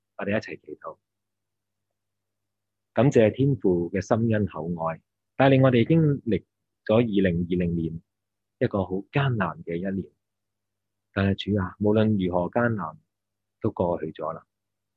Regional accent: Hong Kong; 石安对我哋香港人嚟讲咧，真系唔系好高嘅意思嘅

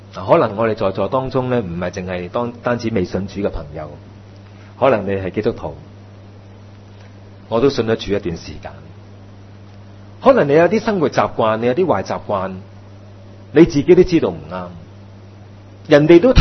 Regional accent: Hong Kong; 我们是知识灌输长大的嘛，特别是香港，我们的教育就是这样

